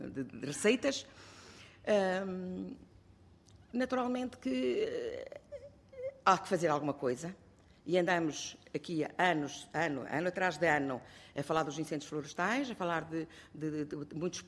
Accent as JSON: {"language": "Portuguese", "region": "Vila Real", "country": "Portugal", "said": "a gente olha à nossa volta em Vila Real, sou de Vila Real, olha à minha volta"}